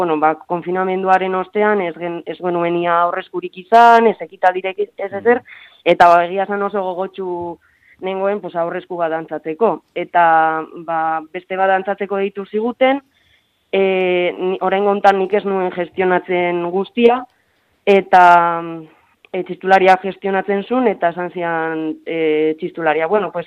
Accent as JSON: {"language": "Basque", "town": "Vitoria-Gasteiz", "region": "Basque Country", "country": "Spain", "said": "ni Gasteizkoa naiz"}